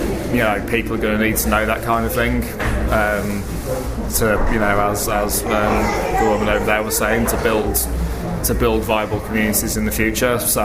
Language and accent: English; Manchester, North West England, United Kingdom; I'm from Manchester, and I was, not heavily involved but slightly involved in a rented social centre in Manchester a few years ago called The Basements.